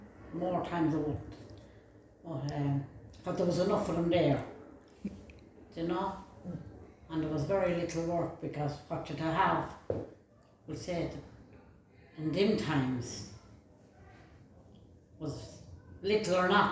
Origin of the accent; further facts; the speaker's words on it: Leinster, Ireland; born there; I was born in Westmead, the Midlands.